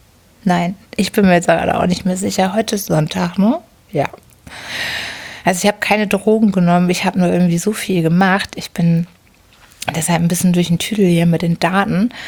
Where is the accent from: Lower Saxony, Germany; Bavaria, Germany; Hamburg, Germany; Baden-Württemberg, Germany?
Hamburg, Germany; ich bin Hamburgerin